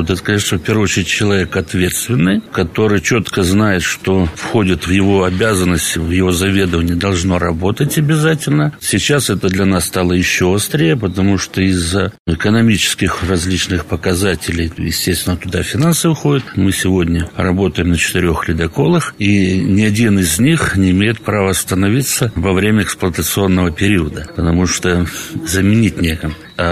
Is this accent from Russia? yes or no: no; Belarus; я родом из Беларуси